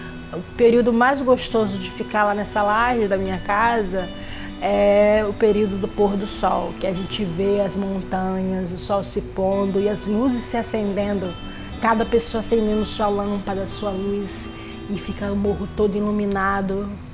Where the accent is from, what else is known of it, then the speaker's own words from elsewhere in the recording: Maceió, Alagoas, Brazil; eu sou nordestina, né? Sou de Maceió, Alagoas.